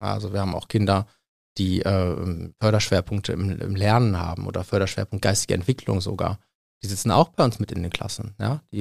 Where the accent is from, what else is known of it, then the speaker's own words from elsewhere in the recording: North Rhine-Westphalia, Germany; ich komme aus dem Münsterland, habe im Gymnasium gelernt.